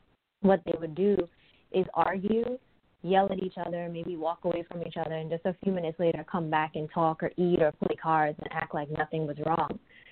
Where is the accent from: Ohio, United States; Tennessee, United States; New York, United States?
New York, United States; Brooklyn; I'm from Brooklyn, New York.